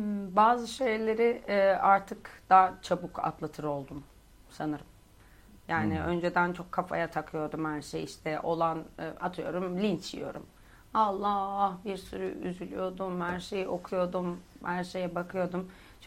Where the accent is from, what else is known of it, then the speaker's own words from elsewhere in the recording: Denizli, Turkey; also born or lived in Kayseri; ve 5 yaşına kadar Kayseri'deydim. Ondan sonra Denizli'ye taşındık. Yani artık bir taraf Kayseri, bir taraf Denizli gibi oldu. Daha çok Denizli'de büyüdüm, yani orada yaşıyoruz.